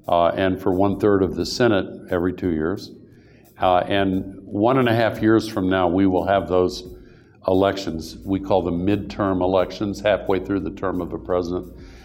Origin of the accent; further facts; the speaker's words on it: United States; As an American, I certainly did not vote for Donald Trump.